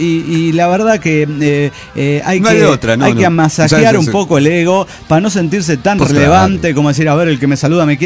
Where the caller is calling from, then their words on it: San Luis, Argentina; de San Luis, Argentina.